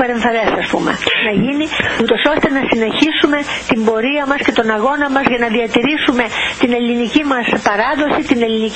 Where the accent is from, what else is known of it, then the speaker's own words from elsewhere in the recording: Greece; Αυτά που κάνω είναι χρέος και υποχρέωσή μου σαν Ελληνίδα, να το κάνω για την πατρίδα μου.